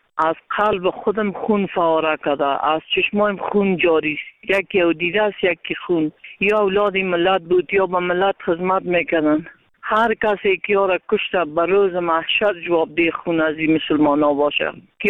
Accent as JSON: {"language": "Persian", "region": "Parwan", "country": "Afghanistan", "said": "از ولایت پروان ولسوالی سیاگرد قربان"}